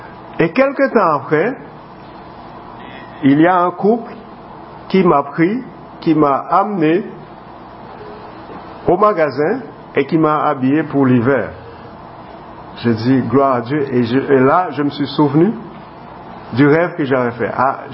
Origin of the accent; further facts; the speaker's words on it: Haiti; now in Belgium; Moi, je me rappelle quand j'ai quitté Haïti, j'avais quitté toute ma famille, j'avais quitté tout derrière moi. Et puis j'arrive en Belgique.